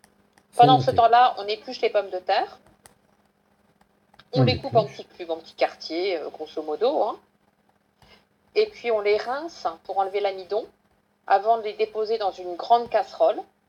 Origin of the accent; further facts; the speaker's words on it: south of France, France; Chez moi, dans le Midi, comme dans le sud de l'Europe